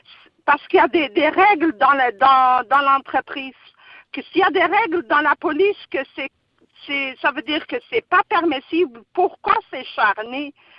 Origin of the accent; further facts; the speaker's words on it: Quebec, Canada; Moi, ça fait 13 ans que je suis convertie. Je suis portugaise, québécoise, canadienne. Je porte le voile